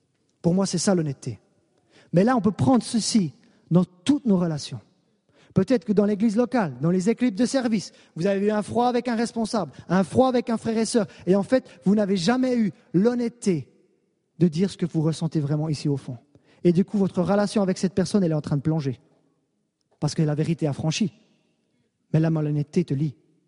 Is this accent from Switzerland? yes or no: yes; Switzerland; Et il voulait savoir, vu que je suis suisse, est-ce que c'est vraiment un vrai document?